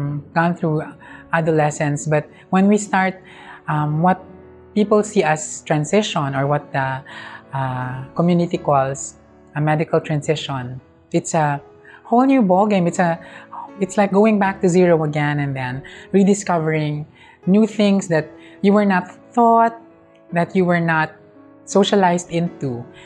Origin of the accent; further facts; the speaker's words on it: Bicol Region, Philippines; I'm from Bicol, where we have to deal with typhoons several times a year.